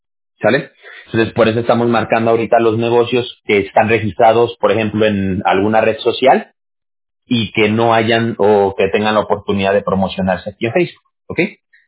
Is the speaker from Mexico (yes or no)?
yes; Mexico; yo soy de México